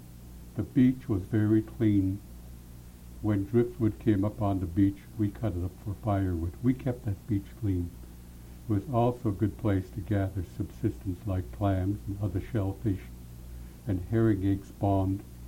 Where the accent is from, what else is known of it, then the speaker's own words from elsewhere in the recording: Sitka, Alaska, United States; I was born here in Sitka at the cottages, and that's the name that was used. Cottages. It was a good place to grow up.